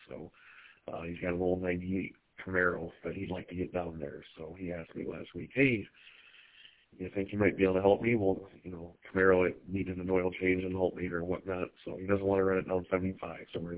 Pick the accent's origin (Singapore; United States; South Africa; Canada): United States; Cadillac, Michigan; now in Linden, United States; And, I'm originally from the Cadillac area, did fire an EMS up there, and they shut down the EMS, moved down here with family in Linden, and I guess the rest is history.